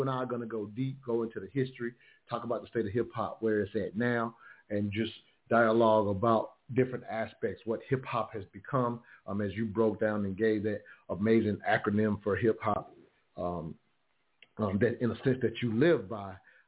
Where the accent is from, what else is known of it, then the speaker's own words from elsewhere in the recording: South Carolina, United States; Myself growing up in South Carolina, it kind of took … for me to even get hip to this thing.